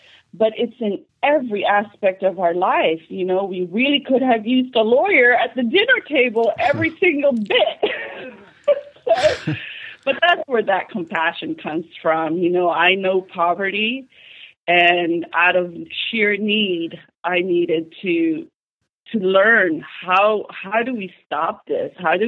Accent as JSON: {"language": "English", "town": "Manila", "region": "Metro Manila", "country": "Philippines", "tie": "born or raised there", "moved": "yes", "lives_now": "Los Angeles, United States", "said": "I was born in the Philippines, and our economic reality was dire, and we, like many people, came to this country to get a better life. And I went from, you know, Manila slums to inner city Los Angeles"}